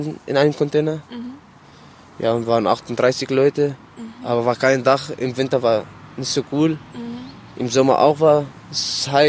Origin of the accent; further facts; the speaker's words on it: Syria; German is a second language; Ja, ich bin aus Syrien nach Türkei.